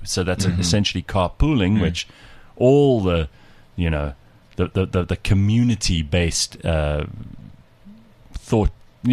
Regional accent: South Africa; And that we as South African taxpayers, we needed to pay for

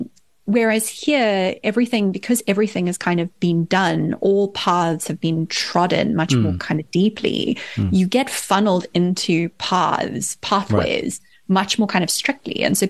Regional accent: South Africa; that I am a South African and I was shaped by South Africa

